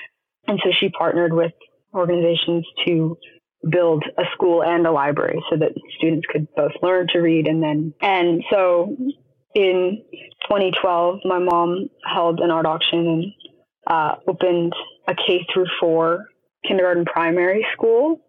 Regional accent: Los Angeles, California, United States; also born or lived in Ethiopia; I was born in Ethiopia and adopted at age 3 and moved to Los Angeles.

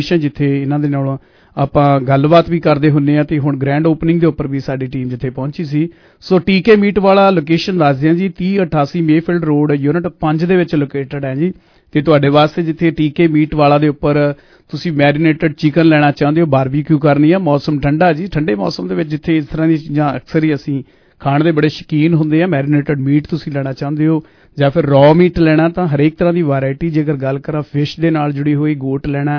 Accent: Punjab, India; moved away; ਉਹਨਾਂ ਮੁਲਕਾਂ ਤੋਂ, ਉਹਨਾਂ ਦੇਸ਼ ਤੋਂ, ਉਹਨਾਂ ਪੰਜਾਬ ਵਰਗੀ ਸੋਹਣੀ ਕੰਟਰੀ ਛੱਡ ਕੇ ਇੱਥੇ ਆਏ ਸੀ

